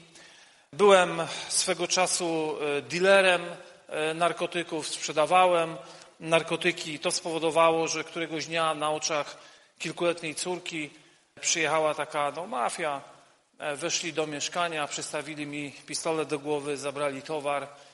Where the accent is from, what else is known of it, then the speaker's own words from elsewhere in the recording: Dąbrowa Górnicza, Silesian Voivodeship, Poland; Faktycznie przyjechałem z Dąbrowy Górniczej. Służę obecnie w zborze w Katowicach.